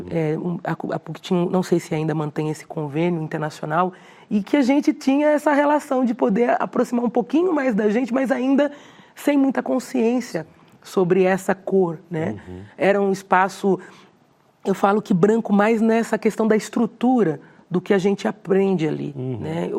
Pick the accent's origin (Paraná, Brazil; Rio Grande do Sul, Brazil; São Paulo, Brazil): São Paulo, Brazil; Jaú; born there; Nasci em Jaú, interior de São Paulo, né?